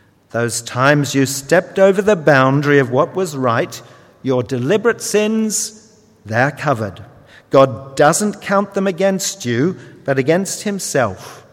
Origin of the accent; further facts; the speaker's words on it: Australia; I grew up in Australia, and it was a kind of rite of passage to have horse riding lessons.